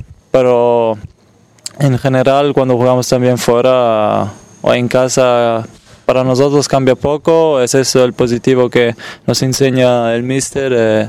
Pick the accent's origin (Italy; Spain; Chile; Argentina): Italy; Spanish is a second language; para nosotros que somos italianos una cosa muy, muy triste